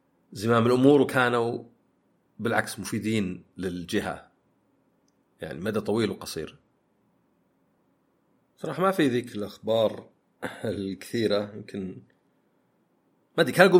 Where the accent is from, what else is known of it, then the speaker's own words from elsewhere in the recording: Saudi Arabia; عندنا في السعوديه